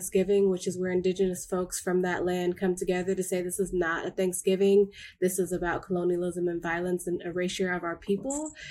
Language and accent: English; Oakland, California, United States; our experience growing up in West Oakland, although similar in some ways to the kids around me, was very different